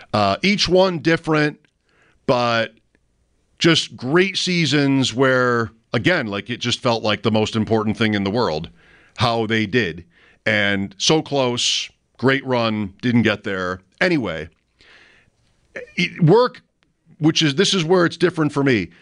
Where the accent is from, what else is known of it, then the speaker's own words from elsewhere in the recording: Grand Island, New York, United States; So I'm 52. If you care, and if you don't know, I mean, I grew up on Grand Island where I live now and went to my first Bills game in 1979.